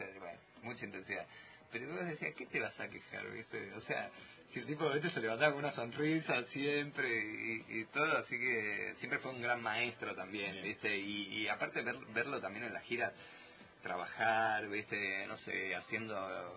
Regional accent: Buenos Aires, Argentina; Pero los argentinos todos vivimos en Buenos Aires.

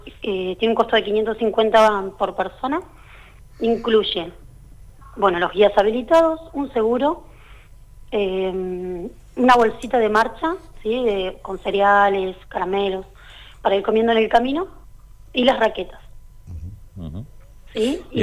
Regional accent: Neuquén, Argentina; Yo soy de Neuquén, Arturo es de Plotier.

